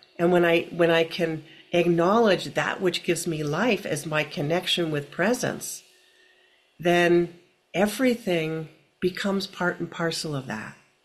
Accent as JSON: {"language": "English", "town": "Philadelphia", "region": "Pennsylvania", "country": "United States", "tie": "born or raised there", "said": "I remember we lived on the East Coast. I grew up in Philadelphia."}